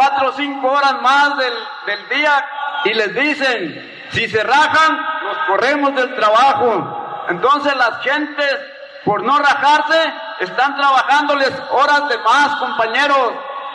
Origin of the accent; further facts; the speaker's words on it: Nayarit, Mexico; Vengo de la presa de Las Cruces.